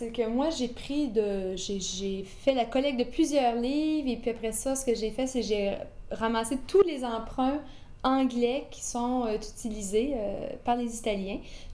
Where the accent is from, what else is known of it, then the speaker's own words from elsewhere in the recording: Quebec City, Quebec, Canada; Je suis née ici à Québec.